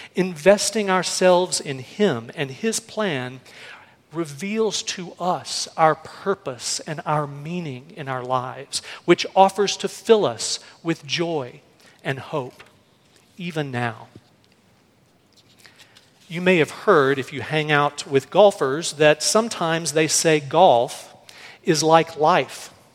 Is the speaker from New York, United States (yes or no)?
no; Dallas, Texas, United States; I grew up in Dallas.